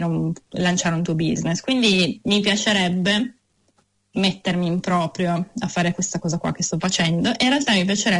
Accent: Turin, Piedmont, Italy; now in Auckland, New Zealand; in questo momento non vivo vicino al mare, però per me da torinese

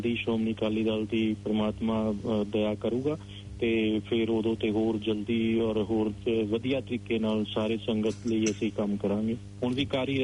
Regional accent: Punjab, India; ਅਸੀਂ ਪੰਜਾਬੀ ਤਾਂ world famous ਹੈ

